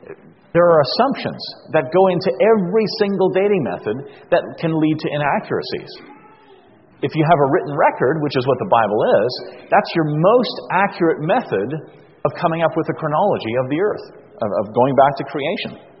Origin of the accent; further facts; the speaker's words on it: Kitchener, Ontario, Canada; And born in Kitchener, lived there all my life.